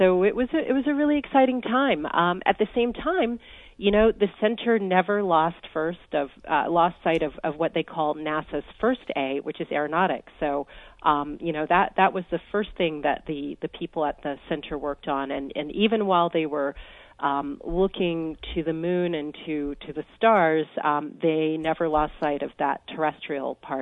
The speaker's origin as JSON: {"language": "English", "town": "Hampton", "region": "Virginia", "country": "United States", "tie": "born or raised there", "said": "So I grew up in Hampton, Virginia. It's about 3 hours driving from Washington, D.C. on the Virginia coast."}